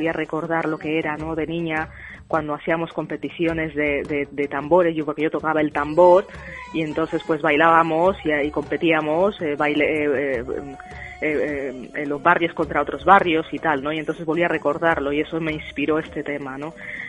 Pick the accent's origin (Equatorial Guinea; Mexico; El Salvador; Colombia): Equatorial Guinea; he estado una temporada en mi tierra, ¿no? En Guinea.